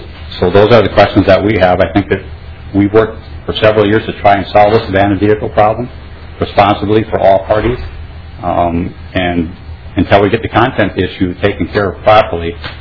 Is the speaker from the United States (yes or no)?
yes; Red Wing, Minnesota, United States; I'm from Red Wing, Minnesota.